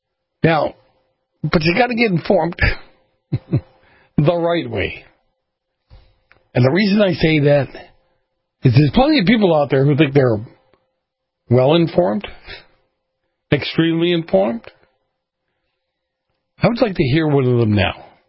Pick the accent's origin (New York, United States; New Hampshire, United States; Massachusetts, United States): Massachusetts, United States; Boston; Because, you know, I grew up in Boston. You guys all know that.